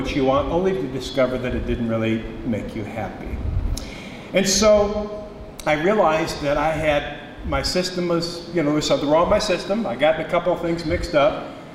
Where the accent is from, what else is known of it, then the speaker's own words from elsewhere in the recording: United States; born there; I was born in America. I had no reason to think I wasn't.